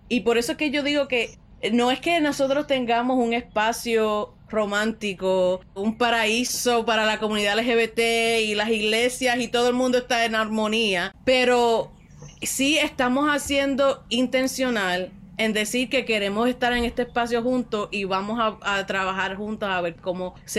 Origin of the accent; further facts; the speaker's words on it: Puerto Rico; de Puerto Rico, yo soy de Puerto Rico